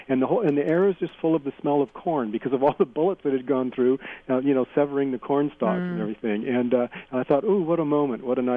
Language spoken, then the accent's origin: English; California, United States; now in Fallbrook, United States; Even though I grew up in Orange County, I'd never spent much time there until I was an adult.